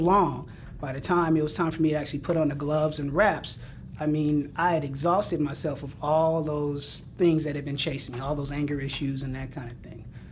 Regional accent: Los Angeles, California, United States; born there; Yeah, I was born here in Los Angeles, February 18th, 1967. I was born in the backseat of a Buick.

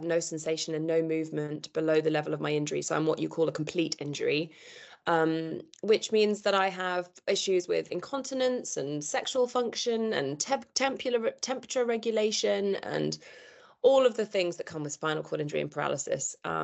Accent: England, United Kingdom; also born or lived in London, United Kingdom; now in United States; So I've been living in London in the UK for the last 20 years. I grew up near Scotland, in between the south of England and Scotland. But now I'm living in the US

